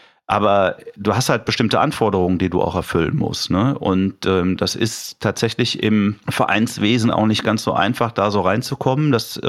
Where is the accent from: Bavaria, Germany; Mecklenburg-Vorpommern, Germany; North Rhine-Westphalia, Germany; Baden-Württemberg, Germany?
North Rhine-Westphalia, Germany; Solingen; also born or lived in Cologne; damals noch in meiner Heimatstadt in Solingen und kann daher, ich bin jetzt gerade 54 geworden